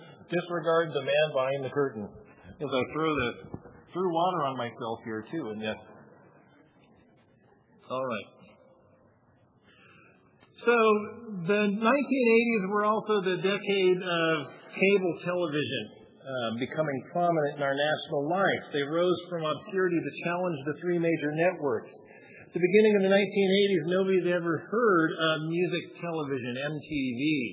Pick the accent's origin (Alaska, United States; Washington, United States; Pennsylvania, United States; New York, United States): Washington, United States; Pullman; See, I come from the Palouse near Pullman, Washington. My alma mater is Washington State University.